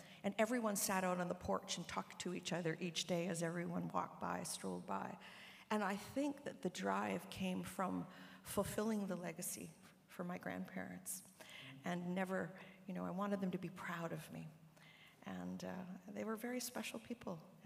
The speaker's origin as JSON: {"language": "English", "town": "Toronto", "region": "Ontario", "country": "Canada", "tie": "born or raised there", "said": "And then when my mom remarried, we moved to Etobicoke, and it was lovely. And I had I grew up in Markland Woods and went to school there and went off to university."}